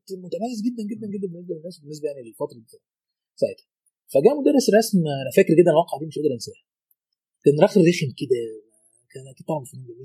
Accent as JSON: {"language": "Arabic", "town": "Alexandria", "region": "Alexandria Governorate", "country": "Egypt", "said": "انا من اسكندرية،"}